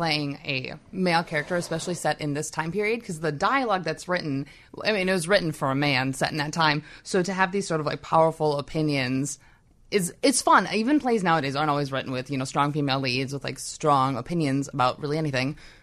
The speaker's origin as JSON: {"language": "English", "region": "Minnesota", "country": "United States", "said": "Minnesota."}